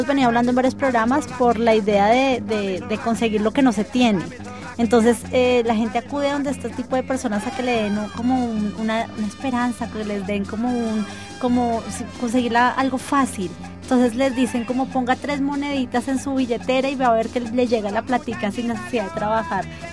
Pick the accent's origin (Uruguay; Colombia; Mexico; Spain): Colombia; Nosotros somos, los colombianos somos muy, muy creyentes de todo, como somos tan creyentes en la parte de nuestra religión